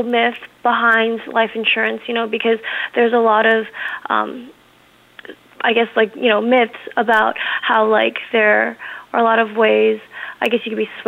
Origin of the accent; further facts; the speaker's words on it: United States; born there; My parents immigrated from Korea, but they were both citizens, and I was born in the United States.